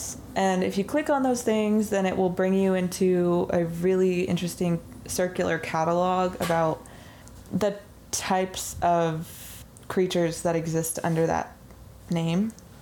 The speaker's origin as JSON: {"language": "English", "region": "Washington", "country": "United States", "said": "we're saltwater salmon people and we come from the San Juan Islands, and our elders and our ancestors lived out there."}